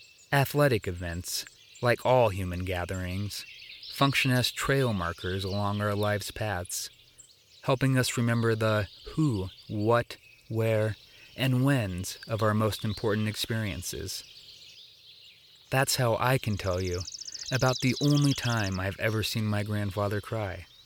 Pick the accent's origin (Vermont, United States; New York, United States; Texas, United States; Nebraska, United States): Nebraska, United States; Orton; The 1940 University of Nebraska football team, which included halfback Alan Zickman of my hometown, Orton, Nebraska, was invited to the Rose Bowl in Pasadena, California, to face off against Stanford University.